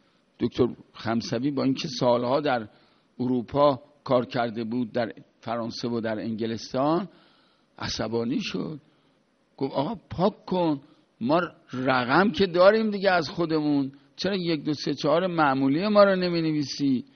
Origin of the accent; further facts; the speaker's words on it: Iran; ما ایرانی هستیم، این ایرانی بودن، این مسلمان ایرانی بودن باید در عمق دل و جان ما جا بگیره